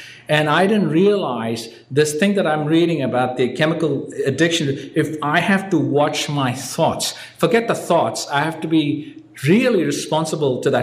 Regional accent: Mumbai, Maharashtra, India; How come you didn't applaud when I said I'm from India?

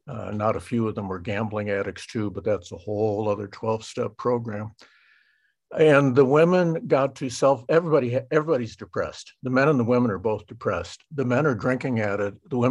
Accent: St. Louis, Missouri, United States; I'm half German and half Irish. I was born and raised in St. Louis in the Midwest, and that's a real common combination in the St. Louis area, Irish and German.

